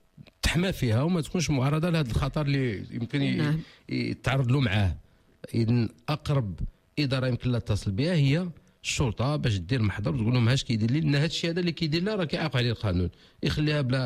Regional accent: Morocco; باش نذكروا العيالات اللي عندنا في المغرب والاباء

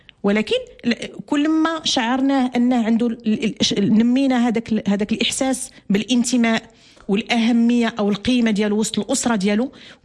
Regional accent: Morocco; وحنا الحمد لله كمغاربه وكل مسلمين هادشي راه عندنا كله في ديننا

